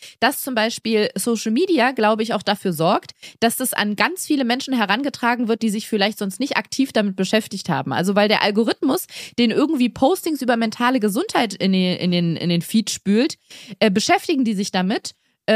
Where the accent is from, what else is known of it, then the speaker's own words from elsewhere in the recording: Berlin, Germany; Ich komme aus Berlin.